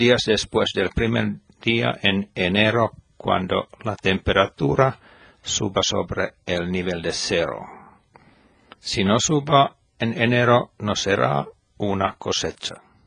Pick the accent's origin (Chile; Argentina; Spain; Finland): Finland; La escala de la luz en mi país norteño es muy ancha, pero el tiempo finlandés usualmente no tiene extremos que leemos del mundo.